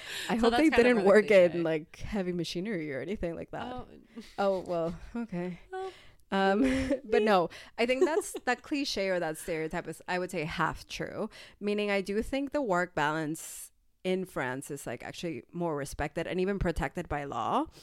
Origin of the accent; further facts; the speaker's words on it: United States; Yeah. I mean, I'm American after all.